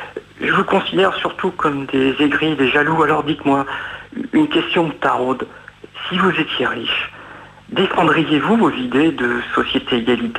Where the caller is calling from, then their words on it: Lyon, Auvergne-Rhône-Alpes, France; Je suis un patron